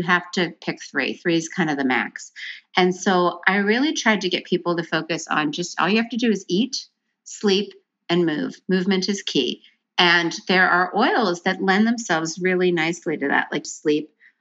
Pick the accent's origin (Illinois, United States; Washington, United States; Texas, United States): Washington, United States; Seattle; You know, I grew up in Seattle back when it was barely on the map.